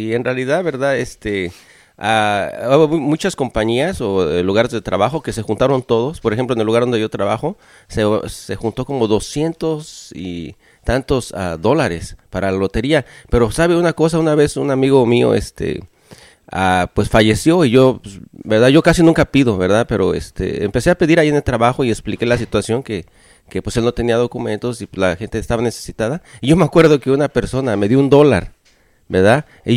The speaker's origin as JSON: {"language": "Spanish", "country": "Mexico", "said": "como mexicanos, es como un albur, ¿no?"}